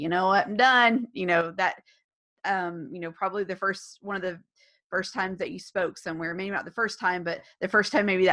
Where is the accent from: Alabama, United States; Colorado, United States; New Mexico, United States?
Alabama, United States; Huntsville; he's from Austin, I'm from Huntsville.